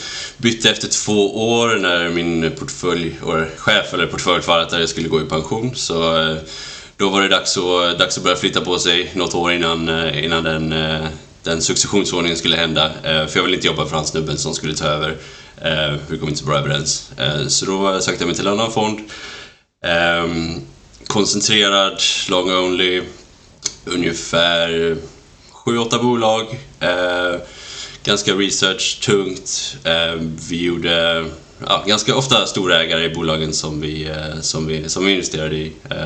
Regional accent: Västra Götaland County, Sweden; moved away as an adult; Jag är från Sverige, bor inte i Sverige idag, men växte upp i en liten håla utanför Göteborg. Gick på universitet i Sverige, flyttade utomlands efter universitetet

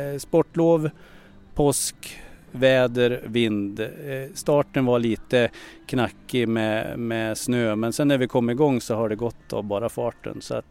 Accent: Gävleborg County, Sweden; Då blir det nog att åka och hälsa på i mina hemtrakter, Hälsingland

